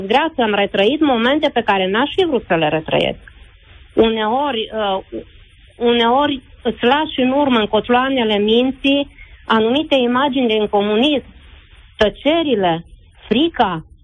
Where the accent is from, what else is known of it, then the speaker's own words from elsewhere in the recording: Romania; Ok, suntem români, dar ce suntem așa de buni?